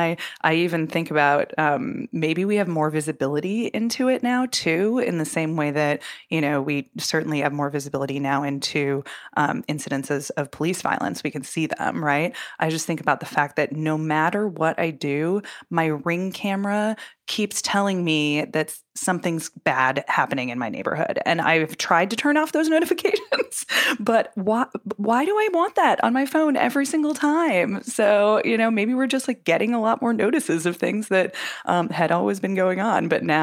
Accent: Minnesota, United States; even in Minneapolis, in my home state where George Floyd was murdered

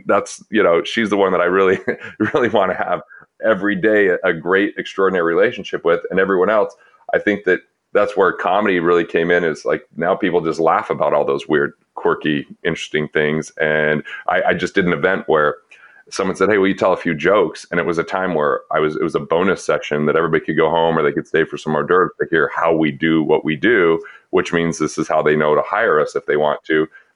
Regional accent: Utah, United States; I was growing up in Utah, not Mormon, and my partners were Mormon

